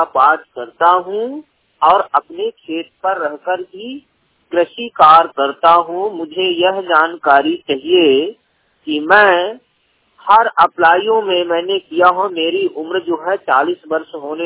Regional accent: Koylari, Madhya Pradesh, India; मैं 100% ब्लाइंड हूँ। मेरा ग्राम कोयलारी, पोस्ट भरौला, जिला उमरिया, मध्य प्रदेश का मूल निवासी हूँ।

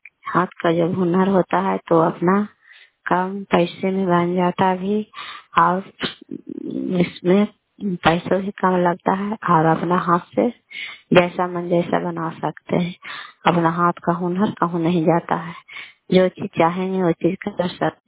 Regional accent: Kalyanpur, Bihar, India; घर कल्याण पुरवाली, विरछी पंचायत, प्रखंड चांडी, जिला नालंदा का निवासी हूँ।

